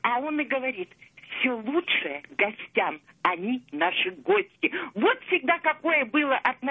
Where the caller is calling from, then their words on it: Tbilisi, Georgia; Я звоню из Тбилиси.